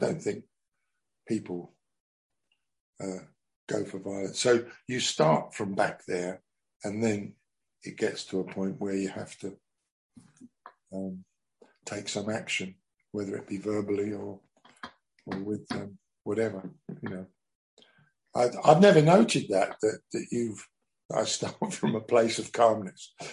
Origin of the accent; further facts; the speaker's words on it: London, United Kingdom; it was growing up in the East End of London that gave me the tougher side. I think I wasn't a country boy.